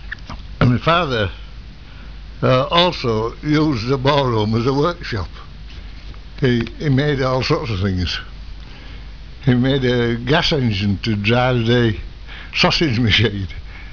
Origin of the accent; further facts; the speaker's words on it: Barwick in Elmet, Yorkshire and the Humber, United Kingdom; born there; I was born at Barrack in Elmet on the 3rd of October 1925.